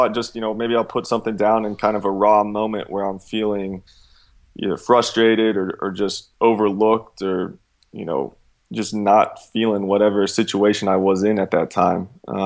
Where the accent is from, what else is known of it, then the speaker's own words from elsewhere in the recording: Charlotte, North Carolina, United States; I went to train with Charlotte Eagles, my hometown team.